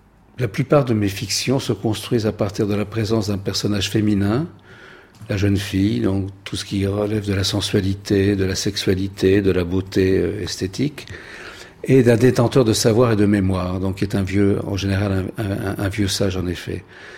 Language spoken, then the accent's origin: French; Paris, Île-de-France, France; born there; Moi, je n'ai pas connu ce monde, je ne viens pas de ce monde, je suis né à Paris.